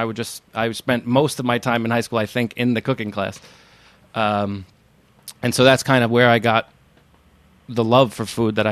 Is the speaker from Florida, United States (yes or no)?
no; Bay Ridge, New York, United States; I had a few little things in between, and then I grew up in Bay Ridge, and I was living in Bay Ridge again at the time, and working in the city still in corporate dining